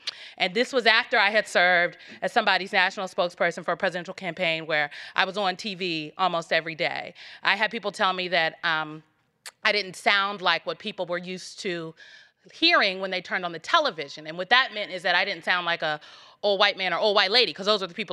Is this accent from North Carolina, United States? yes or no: no; Nebraska, United States; They don't even get the concept that I'm from Nebraska.